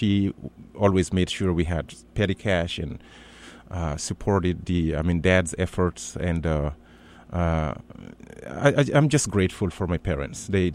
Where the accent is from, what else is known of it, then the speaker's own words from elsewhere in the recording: Mali; also born or lived in United States; Having spent time in the States and now being back in my home country, helping new Americans who are here to serve for 2 years, helping them navigate through the very complex Malian culture and the Bambara language.